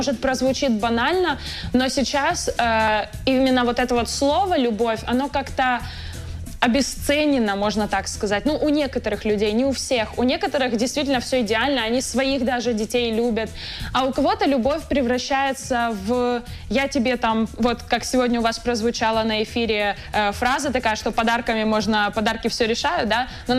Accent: Horishni Plavni, Poltava Oblast, Ukraine; born there; also born or lived in Kremenchuk; В Горішніх Плавнях, да, я народилася в Горішніх Плавнях.

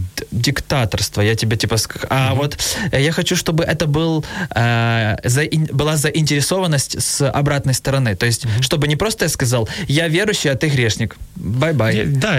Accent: Bila Tserkva, Kyiv Oblast, Ukraine; Ну, я вообще приехал как бы из Белой Церкви, и это недалеко возле Киева

